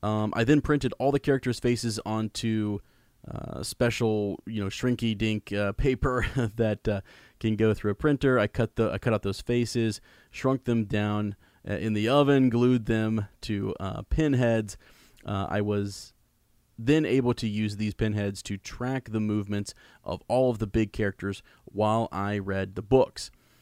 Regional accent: New Hampshire, United States; I hail from the Kingdom of New Hampshire.

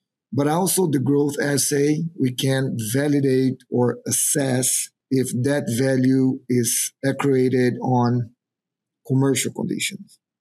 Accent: Brazil; English is a second language; now in United States; I'm originally from Brazil. I spent 13 years down there in the industry across Brazil, Paraguay, and Argentina. And now I'm pursuing my PhD in Iowa State. So I came in here in 2024

